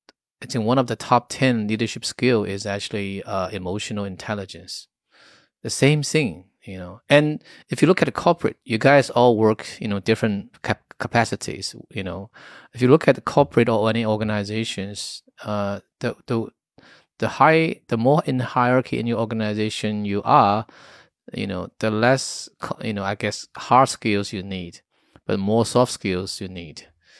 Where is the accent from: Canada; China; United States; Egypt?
China; English is a second language; I was brought up in this environment. I was brought up in China.